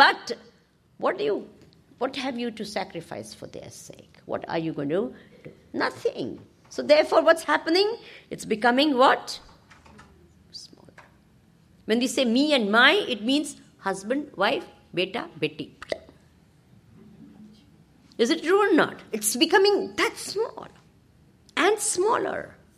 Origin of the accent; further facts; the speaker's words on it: India; I'm just talking because I can relate to, because I was born and broug